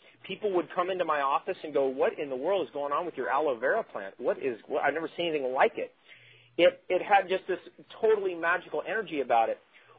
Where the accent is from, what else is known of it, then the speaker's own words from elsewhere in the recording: California, United States; I grew up in Southern California. We have black widows in the East County of Southern California in every garage.